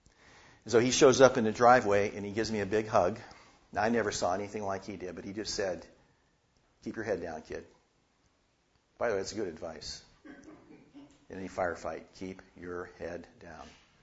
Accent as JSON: {"language": "English", "town": "Youngstown", "region": "Ohio", "country": "United States", "tie": "born or raised there"}